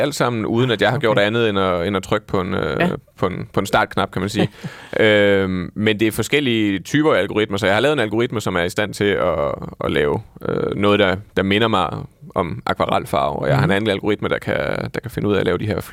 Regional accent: Jutland, Denmark; Nu er jeg jo jyde

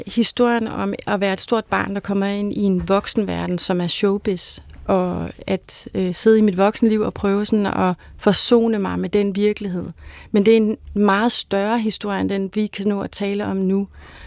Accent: Dalum, Region of Southern Denmark, Denmark; som vi jo ikke lige møder i Kerteminde, hvor du er fra, eller i Dalum, hvor jeg er fra.

